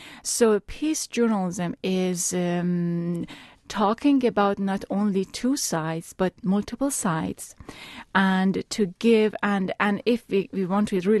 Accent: Iran; now in United States; I am coming from Iran. Iran, I was actually raised in a war-torn, revolution-torn, extremely intense society.

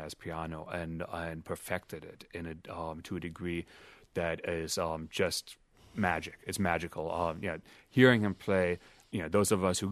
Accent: Canada; because I grew up in Canada

